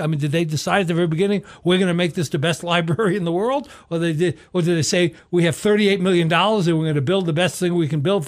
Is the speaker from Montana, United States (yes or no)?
yes; Missoula, Montana, United States; when you talk to somebody from another country and you say, I'm from Missoula, they look at you like, you know, obviously they have never heard of it.